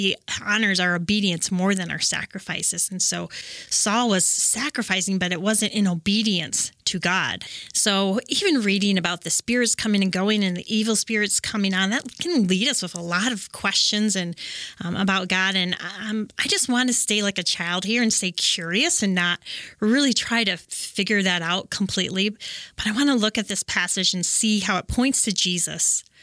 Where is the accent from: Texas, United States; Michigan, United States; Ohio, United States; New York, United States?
Michigan, United States; Coopersville; I've lived in West Michigan all my life. I grew up in Coopersville on a fruit and vegetable farm called Gavin Orchard.